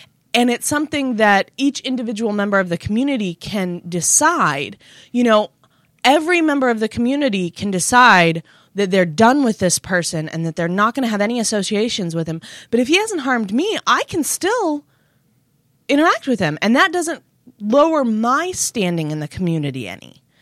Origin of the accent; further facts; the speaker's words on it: United States; And so as an American, there is no ritual for me to become an adult that does not involve the state.